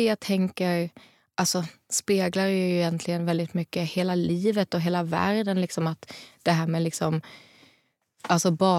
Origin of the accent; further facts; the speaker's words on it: Lund, Skåne, Sweden; jag är från Lund, jag har ju växt upp med Malmö konsthall